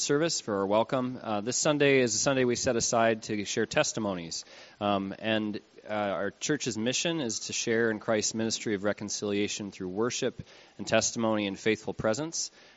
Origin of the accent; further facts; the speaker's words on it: Minnesota, United States; I really want to resist having to take the microphone away because I'm a conflict-averse Minnesotan.